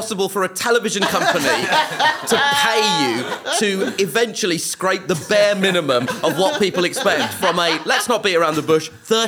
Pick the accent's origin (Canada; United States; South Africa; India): India; Kerala; so we're from Kerala in India, and there's fish in Kerala.